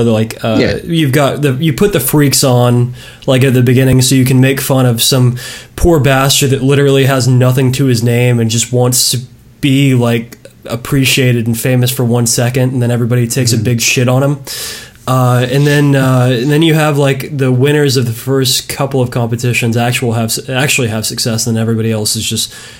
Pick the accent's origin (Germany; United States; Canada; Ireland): United States; I know that people go wait for it, but I'm an American